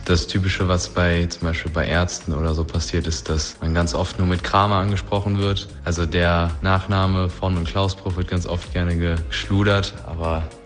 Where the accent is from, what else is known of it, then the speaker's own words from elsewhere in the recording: Solingen, North Rhine-Westphalia, Germany; ich komme aus Solingen